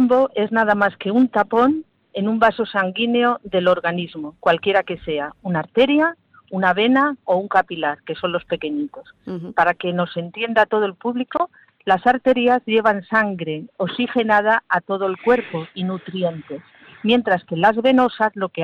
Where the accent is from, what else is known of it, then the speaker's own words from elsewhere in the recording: Córdoba, Andalusia, Spain; now in Madrid, Spain; aunque vivo en Madrid soy cordobés.